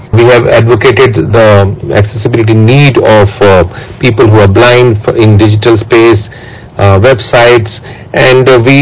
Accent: Northeast India, India; I come from Northeast India, and you know how it was.

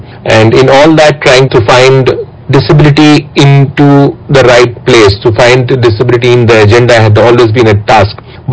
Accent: Northeast India, India; I come from Northeast India, and you know how it was.

